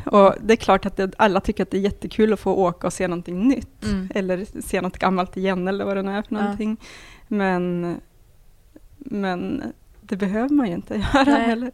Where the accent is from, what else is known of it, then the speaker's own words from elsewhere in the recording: Umeå, Västerbotten County, Sweden; Ja, jag kommer från Umeå, eller en by utanför.